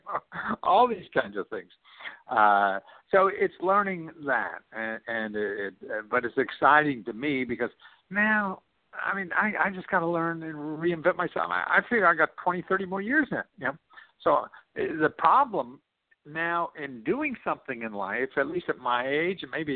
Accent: Wilkes-Barre, Pennsylvania, United States; Yeah, I was a short, fat kid growing up in Wilkes-Barre, Pennsylvania.

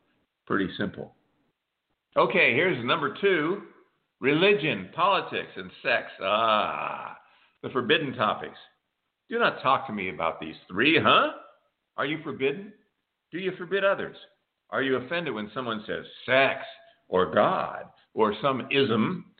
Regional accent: United States; I am Greek and French by background, but I'm an American.

